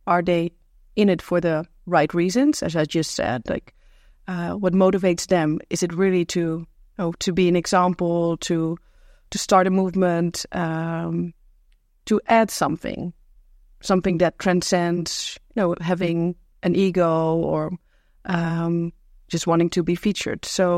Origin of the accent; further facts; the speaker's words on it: Zutphen, Gelderland, Netherlands; I grew up in the city called Zutphen, which is a lovely medieval city in the east of the Netherlands